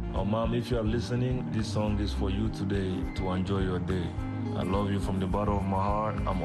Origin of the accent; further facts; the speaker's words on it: Mali; I'm originally from Mali.